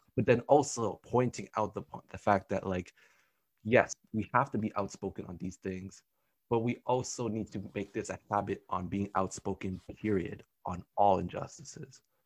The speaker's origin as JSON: {"language": "English", "country": "Canada", "said": "especially the context as a Canadian"}